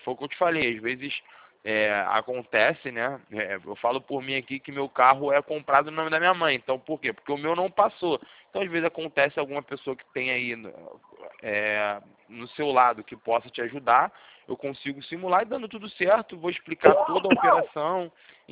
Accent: Rio de Janeiro, Brazil; Eu sou do Rio, trabalho aqui

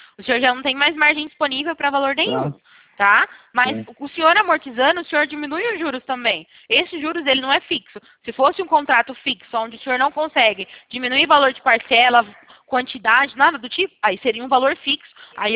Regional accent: Sumaré, São Paulo, Brazil; Eu sou de Sumaré, interior de São

